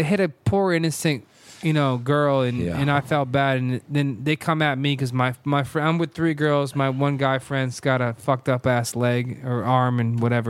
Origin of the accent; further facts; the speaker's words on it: Manchester, Connecticut, United States; Manchester, I'm from Manchester.